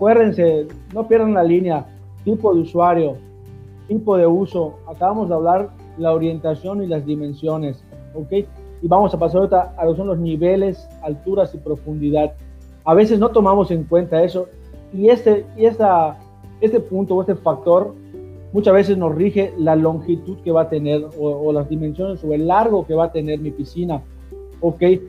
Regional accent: Yucatán, Mexico; Realmente nosotros como yucatecos, o la gran mayoría

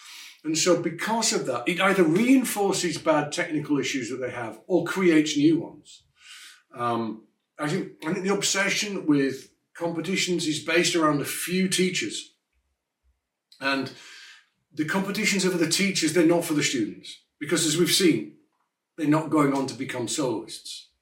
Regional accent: England, United Kingdom; I come from England. British trombone players think they have the best trombone style in the world, as do the French, as do the Americans.

